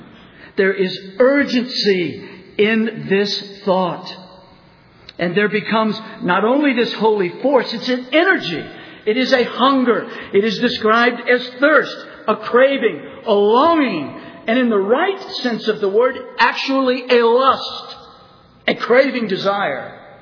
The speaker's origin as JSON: {"language": "English", "region": "the South", "country": "United States", "tie": "born or raised there", "said": "I grew up in the South along the Gulf Coast, many, many times worked out in the heat of the day doing various projects."}